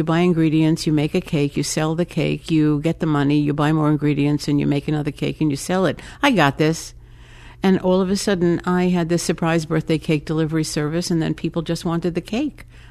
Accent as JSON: {"language": "English", "town": "Brooklyn", "region": "New York", "country": "United States", "lives_now": "Chicago, United States", "said": "I'm from Brooklyn, and I came to Chicago in 1977, and this now is my real home."}